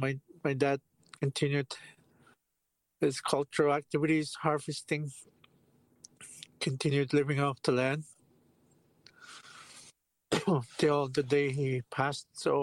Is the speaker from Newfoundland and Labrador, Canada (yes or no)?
no; Attawapiskat First Nation, Ontario, Canada; I'm from Attawapiskat First Nation. It's on the shores of James Bay.